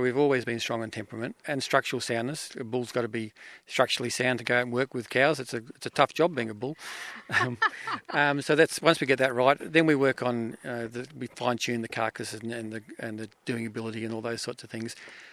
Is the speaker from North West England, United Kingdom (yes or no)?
no; Northampton, East Midlands, United Kingdom; from Northampton.